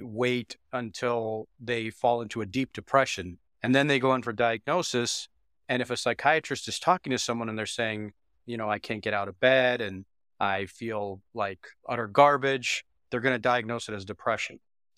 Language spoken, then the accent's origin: English; Toledo, Ohio, United States; now in Chicago, United States; I've spent more of my life in Chicago than anywhere else. So I kind of consider this my hometown, but Toledo is where we grew up.